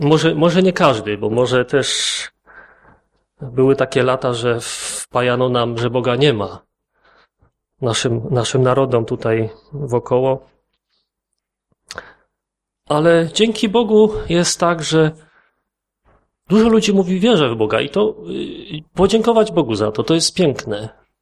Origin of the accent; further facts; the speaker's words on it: Wisła, Silesian Voivodeship, Poland; Ja jestem z żoną z Wisły.